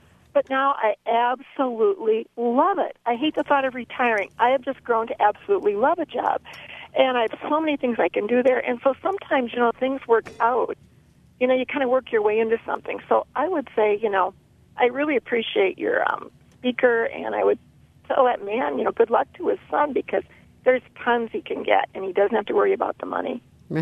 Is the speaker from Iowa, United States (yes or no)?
yes; Iowa, United States; I am from Iowa, and I used to speak to a really good small college there